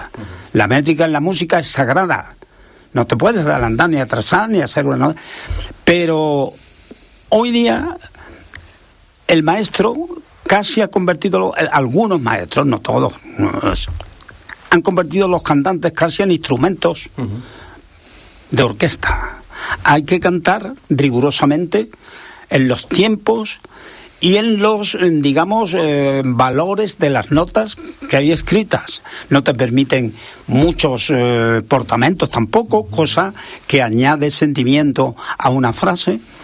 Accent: Andalusia, Spain; yo soy español y encima andaluz.

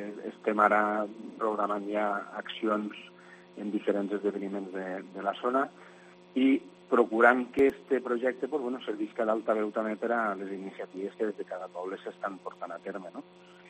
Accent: Valencian Community, Spain; som de la zona del Baix Maestrat, però la part interior, no?

